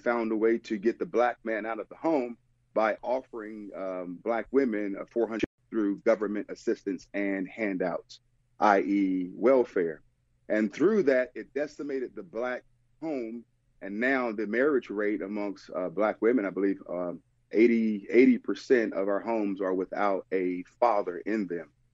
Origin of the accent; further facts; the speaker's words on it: Raleigh, North Carolina, United States; also born or lived in Elizabeth City; Well, I was born in Elizabeth City, North Carolina. Moved to Raleigh, North Carolina at the age of five.